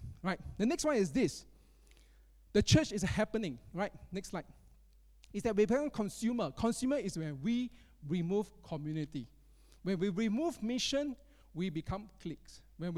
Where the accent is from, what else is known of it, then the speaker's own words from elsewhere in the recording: Singapore; No, as a Singaporean Chinese. I can tell a Malaysian Chinese from a mainland Chinese, from a Taiwanese Chinese.